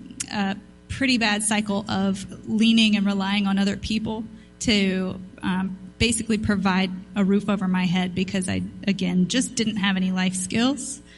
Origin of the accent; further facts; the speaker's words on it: South Carolina, United States; So I grew up in South Carolina in the Bible Belt, and so I was aware of Christianity.